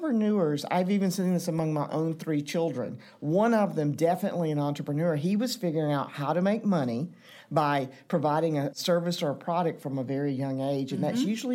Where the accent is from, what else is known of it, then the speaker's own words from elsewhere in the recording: Atlanta, Georgia, United States; I grew up in Atlanta, ate Chick-fil-A from the time I was a little girl.